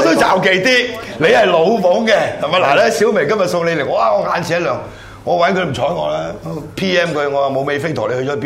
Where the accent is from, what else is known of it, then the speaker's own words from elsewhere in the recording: Hong Kong; 我唔好意思，我唔係，我係香港人